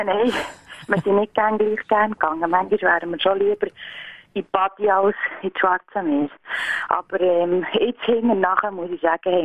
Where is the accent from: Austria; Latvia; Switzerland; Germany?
Switzerland; Galmitz, Fribourg; Ja, also Galmitz ist zwischen Freiburg und Kerzen, dort, wo ich aufgewachsen bin.